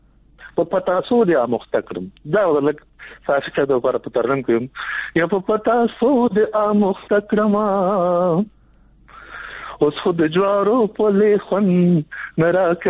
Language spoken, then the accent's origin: Pashto; Nangarhar, Afghanistan; زه د ننګرهار يم